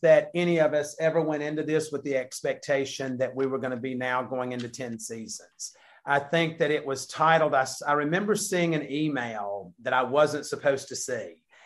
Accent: the South, United States; And I said, yeah, but we're from the South.

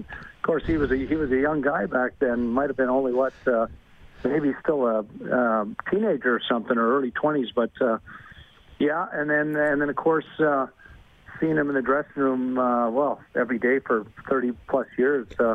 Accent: Montreal, Quebec, Canada; growing up in Montreal

